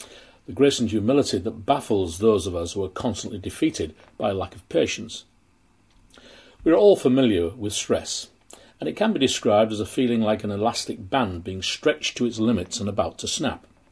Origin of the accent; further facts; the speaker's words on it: Kingston upon Hull, Yorkshire and the Humber, United Kingdom; born there; I was born in Kingston-upon-Hull, the birthplace of William Wilberforce.